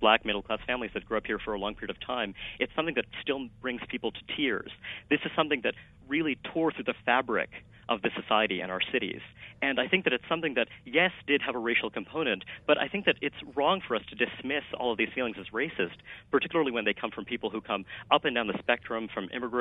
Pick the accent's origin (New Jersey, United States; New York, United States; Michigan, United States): New York, United States; Brooklyn; like my folks and the kind of people that I grew up with in Brooklyn